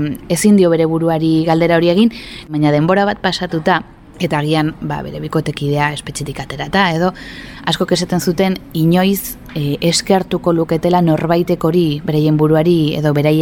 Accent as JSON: {"language": "Basque", "town": "Hondarribia", "region": "Basque Country", "country": "Spain", "said": "29 urte ditut eta Hondarribikoa naiz."}